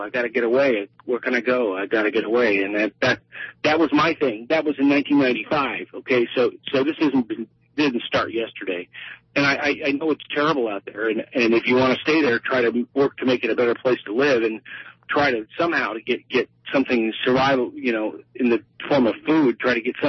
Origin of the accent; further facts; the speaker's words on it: Los Angeles, California, United States; now in Portland, United States; I lived here in Portland for 8 years. I moved back to Los Angeles, which is my hometown, and I got very sick there.